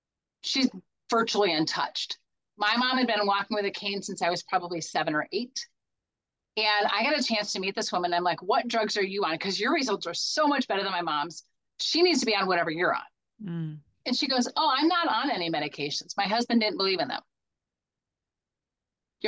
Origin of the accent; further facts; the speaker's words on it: Midwest, United States; the owner and founder of Complete Health Revolution. And I grew up in the Midwest. I live in Cincinnati, Ohio now.